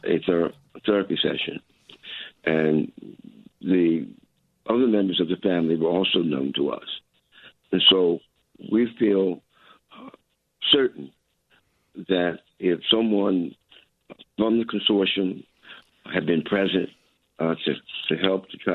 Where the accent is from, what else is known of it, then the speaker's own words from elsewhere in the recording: Philadelphia, Pennsylvania, United States; personally, as I grew up in West Philadelphia, five blocks from where the incident took place